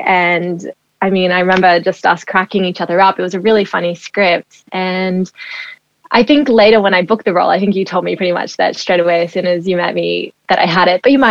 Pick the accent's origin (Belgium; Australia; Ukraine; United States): Australia; also born or lived in Israel; So I was born in Israel and then we moved to Australia. I think I was about seven. We're kind of coming back and forth until I was 12. But I had a bit of a hard time with the language